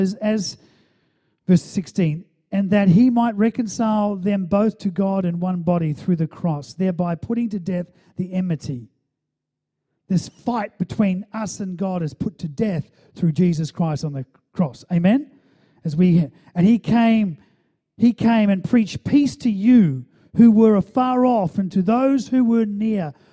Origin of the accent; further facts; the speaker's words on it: New Zealand; I mean, I grew up in New Zealand where you just were raised to run with bare feet. It's just the way it was.